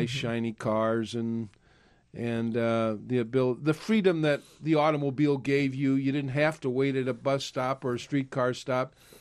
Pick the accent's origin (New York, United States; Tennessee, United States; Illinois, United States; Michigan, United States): Illinois, United States; Peoria; I remember growing up in my hometown of Peoria and riding the streetcar to downtown Peoria.